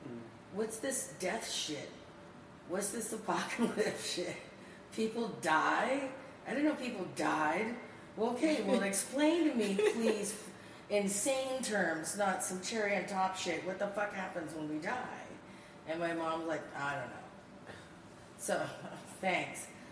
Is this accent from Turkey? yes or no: no; California, United States; also born or lived in Arkansas; as a young girl I was in Southern California, but I was born in Arkansas.